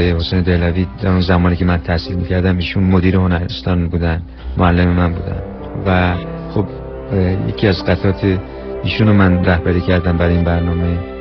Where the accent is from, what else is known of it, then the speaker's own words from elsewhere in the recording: Iran; moved away as an adult; حدود الان تقریبا شده 28 سال پیش از ایران برای ادامه تحصیل اومدم بیرون و الان 28 سالی که در خارج از ایران زندگی میکنم